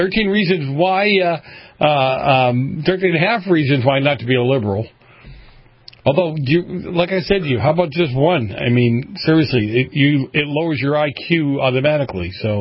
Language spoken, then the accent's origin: English; Boston, Massachusetts, United States; I grew up in Boston.